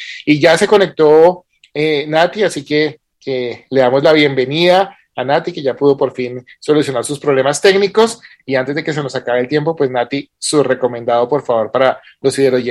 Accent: Colombia; como colombianos tenemos que leer

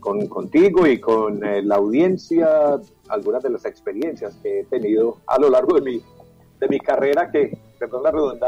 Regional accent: Medellín, Antioquia, Colombia; yo nací en Medellín, soy bastante paisa, pero bueno, mi papá era paisa también, de hecho venimos de, de nuestra herencia es de arrieros.

